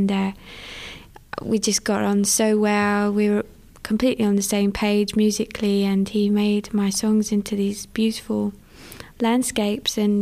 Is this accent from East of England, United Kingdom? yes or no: yes; Burnham-on-Crouch, East of England, United Kingdom; No, I'm from Essex.